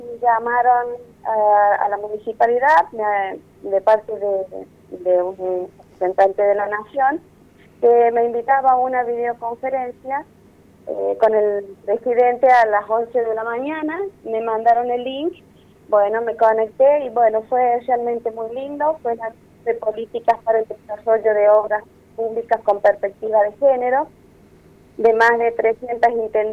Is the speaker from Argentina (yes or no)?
yes; Santa Rosa de Conlara, San Luis, Argentina; fue muy lindo para mi pueblo porque estuvo presente mi pueblo allí, Santa Rosa Alconlara.